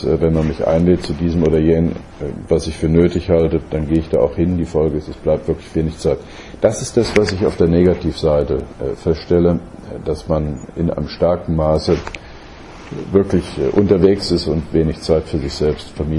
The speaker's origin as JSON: {"language": "German", "town": "Marburg", "region": "Hesse", "country": "Germany", "tie": "born or raised there", "also_born_or_lived": "Bonn / Mainz", "lives_now": "Koblenz, Germany", "said": "Ich bin selber dann im Grunde aufgewachsen in Marburg, habe dann meine berufliche Laufbahn in Bonn gemacht"}